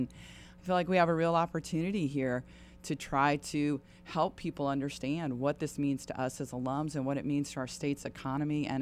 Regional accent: North Carolina, United States; also born or lived in Chapel Hill; But I grew up in Southwest Orange County, so I think that part of this

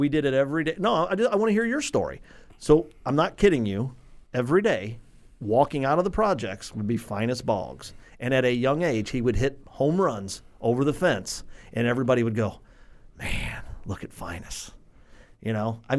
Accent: Madison, United States; Okay, you guys, I grew up in Madison.

